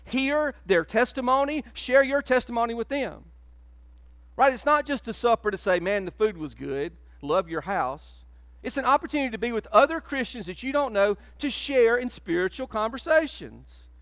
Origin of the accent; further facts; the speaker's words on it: Whitmire, South Carolina, United States; even though y'all didn't know I was from Whitmire, I kind of sprained it on y'all later.